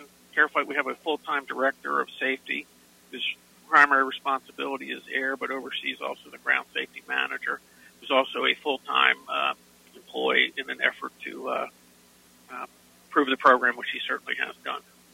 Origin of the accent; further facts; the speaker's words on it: Northeast, United States; I grew up in the Northeast, so I can drive in snow